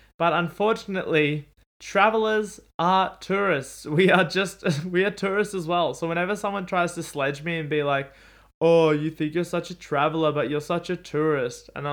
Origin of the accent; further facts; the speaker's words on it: Australia; And I'm like, yes, I'm Australian.